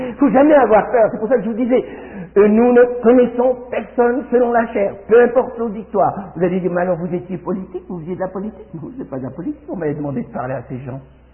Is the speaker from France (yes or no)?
no; Switzerland; je suis suisse, je suis pas même français. Oui, je suis français d'origine, de la révocation de l'édit de mort